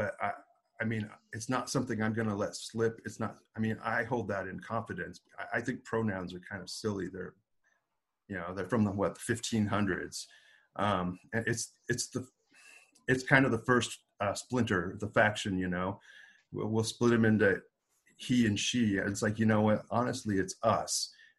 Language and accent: English; Montana, United States; I grew up in Montana in the 60s, 70s, and part of the 80s.